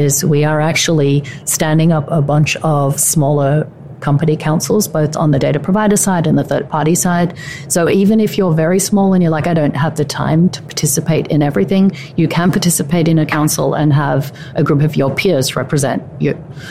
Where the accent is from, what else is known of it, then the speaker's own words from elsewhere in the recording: Australia; moved away; And as the Australian in the room who did pass, again, I have not been in Australia for a long time